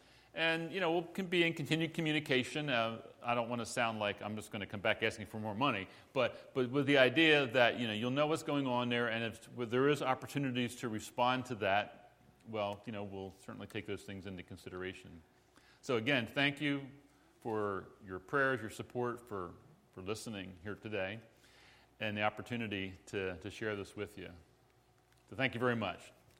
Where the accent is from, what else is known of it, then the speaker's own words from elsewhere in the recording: United States; Of course, I'm an American.